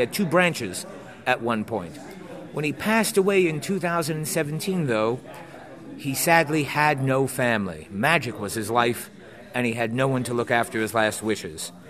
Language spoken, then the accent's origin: English; New York, United States; Oh, magic. I love magic. I grew up in New York.